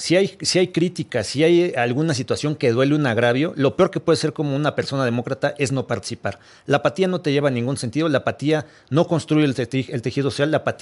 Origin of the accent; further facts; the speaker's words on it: Mexico; a todos como mexicanas y mexicanos que somos demócratas